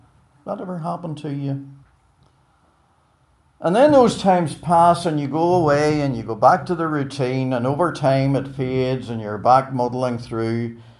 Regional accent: Belfast, Northern Ireland, United Kingdom; I remember growing up in Belfast and regularly walking to school in fog that was literally so thick you couldn't see your hand in front of your face.

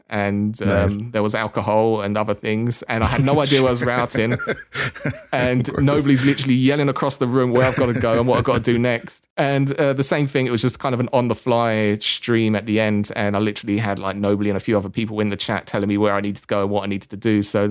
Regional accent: London, United Kingdom; So I'm from London, UK.

